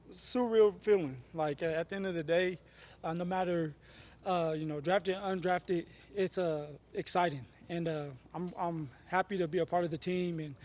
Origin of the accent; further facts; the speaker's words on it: Colorado, United States; Just being home, being able to play for my home state and represent my home state, and I'm proud. I'm proud to be able to stay home again.